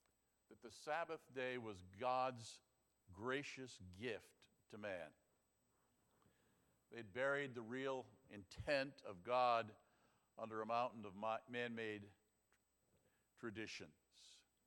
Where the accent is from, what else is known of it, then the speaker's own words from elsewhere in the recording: Rhode Island, United States; Growing up in Rhode Island, there were laws that kept everything closed on a Sunday.